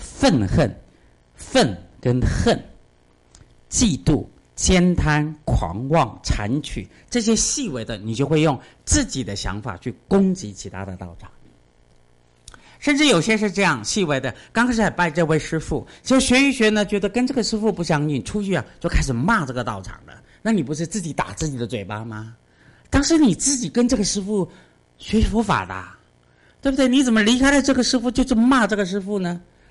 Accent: China; 我们中国人山头主义其实是很强的

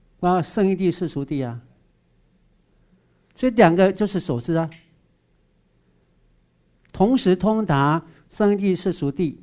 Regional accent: Taiwan; 这个就是我们台湾人

